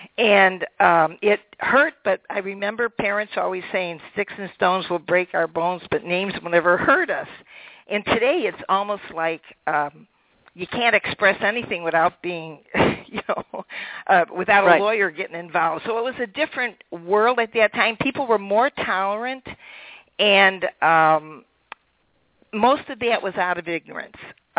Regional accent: Elk Grove Village, Illinois, United States; now in Woodstock, United States; But the library in my hometown of Elk Grove Village, Illinois, carries a copy.

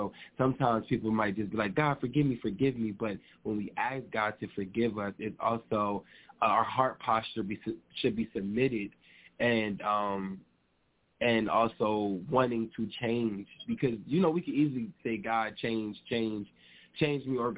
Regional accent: New Jersey, United States; I'm from New Jersey.

